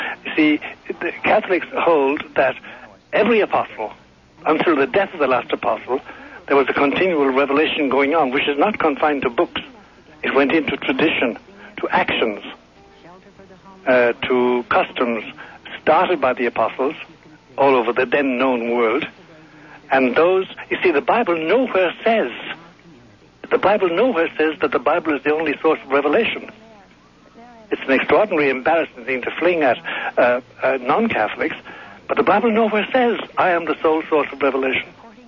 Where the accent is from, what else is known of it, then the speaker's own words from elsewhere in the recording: Ireland; although sometimes I come from Ireland, you know, and sometimes I must say, because I can being Irish, I can say the following.